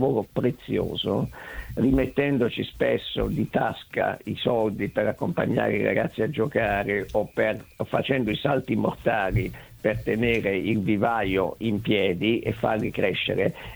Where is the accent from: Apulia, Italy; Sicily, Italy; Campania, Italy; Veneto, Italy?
Apulia, Italy; Bari; essendo barese di origine, per me gli albanesi sono dei dirimpettai.